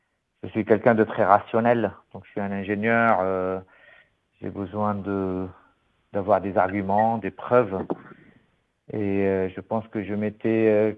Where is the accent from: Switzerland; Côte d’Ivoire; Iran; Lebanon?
Lebanon; moved away as an adult; also born or lived in Dubai; now in Marseille, France; maronite, comme toi, donc d'origine libanaise. J'ai grandi au Liban, j'ai étudié au Liban